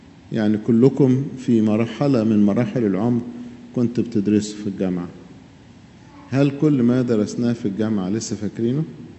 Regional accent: Egypt

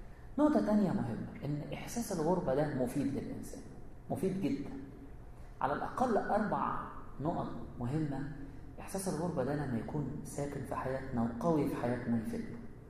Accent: Egypt; النهر عندنا في مصر

